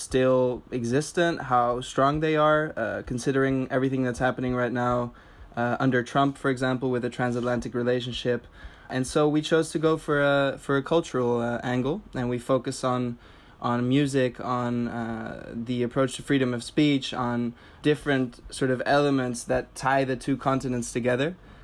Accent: Canary Islands, Spain; also born or lived in Tenerife; I am half Dutch, half Russian. I grew up in Spain, in the Canary Islands and Tenerife, where there's actually a lot of British tourists.

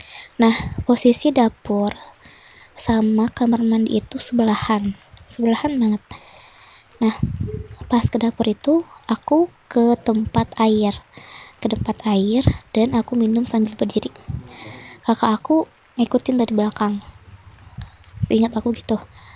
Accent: Bogor, West Java, Indonesia; Aku dari Bogor.

